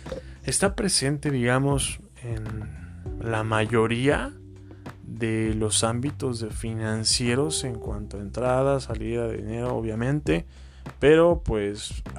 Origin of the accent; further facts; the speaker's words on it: Mexico; Yo soy acá de México